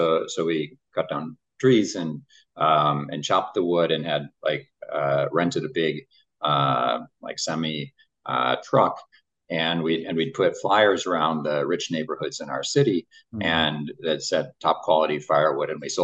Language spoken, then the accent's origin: English; Toledo, Ohio, United States; So I grew up in Toledo, Ohio. So I didn't grow up in Bangalore.